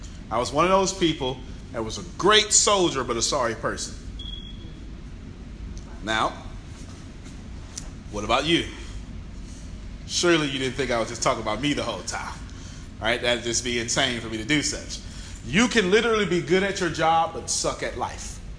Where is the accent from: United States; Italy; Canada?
United States; Galveston, Texas; 2007, 2008, Hurricane Ike, since I'm from Galveston, Texas, came through